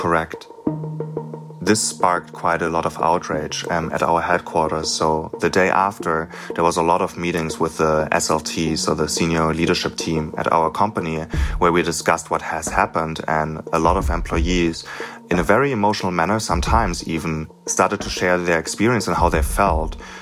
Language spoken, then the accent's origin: English; Germany; I'm 30 years old, born and raised in Germany. I'm half Black, openly queer.